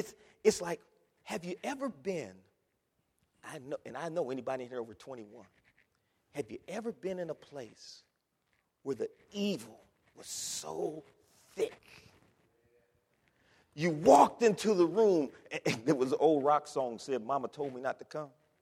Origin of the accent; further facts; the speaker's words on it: Ohio, United States; I grew up in Ohio.